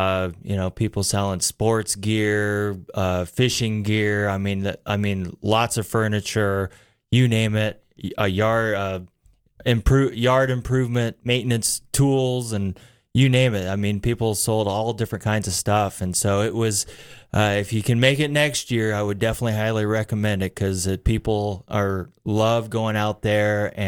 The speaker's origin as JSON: {"language": "English", "town": "Story", "country": "United States", "tie": "born or raised there", "also_born_or_lived": "Buffalo", "said": "I'm originally from Story. I was born in Buffalo. My childhood roots are in Story. So Story is my home."}